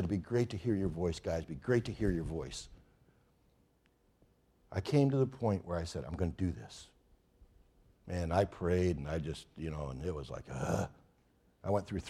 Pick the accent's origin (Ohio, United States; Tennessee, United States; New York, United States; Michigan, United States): Michigan, United States; Owosso; When I was at the chapel that I was born and raised at in Owosso, the elders came up to me when I was about 15, 16 years old